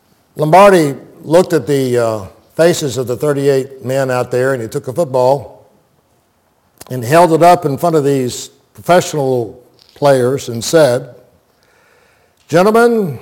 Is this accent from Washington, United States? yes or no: no; Plant City, Florida, United States; Growing up in Plant City, I didn't like it then, and I don't like it now